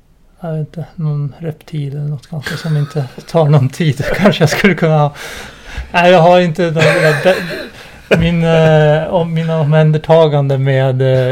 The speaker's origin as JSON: {"language": "Swedish", "town": "Storlien", "region": "Jämtland County", "country": "Sweden", "tie": "born or raised there", "also_born_or_lived": "Östergötland"}